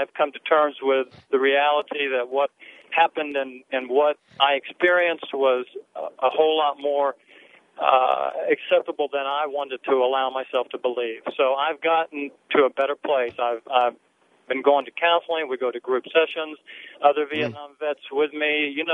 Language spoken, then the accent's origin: English; Miami, Florida, United States; No, I didn't. I grew up in Miami, Florida.